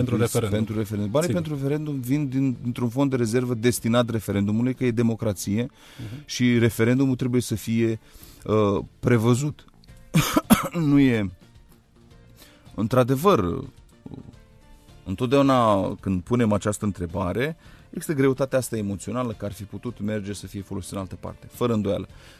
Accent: Romania; Am învățat foarte mult despre noi, ca români, am învățat foarte mult despre maturitatea noastră civică.

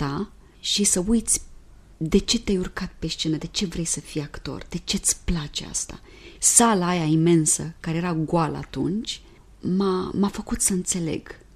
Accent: Romania; now in France; dacă auzeau că sunt româncă, toată lumea îmi vorbea de românca și de acel film pe care îl văzuseră.

